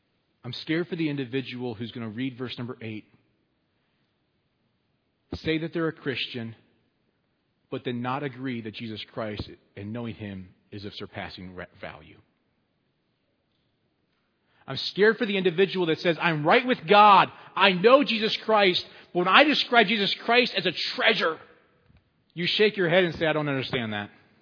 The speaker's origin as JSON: {"language": "English", "region": "Texas", "country": "United States", "tie": "born or raised there", "said": "Tim Tebow came to my hometown in Texas."}